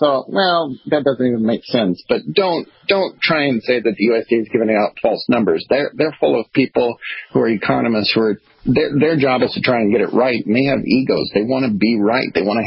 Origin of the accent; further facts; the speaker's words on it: Nebraska, United States; I'm from Nebraska, and that was very common.